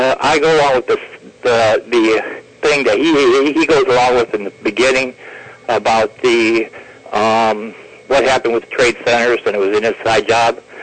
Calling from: Ohio, United States; from Ohio.

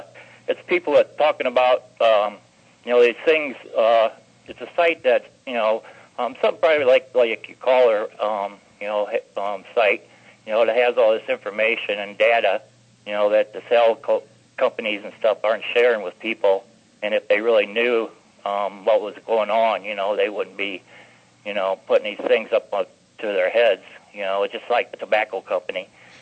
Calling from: Ohio, United States; Good evening, Kevin. … from Ohio.

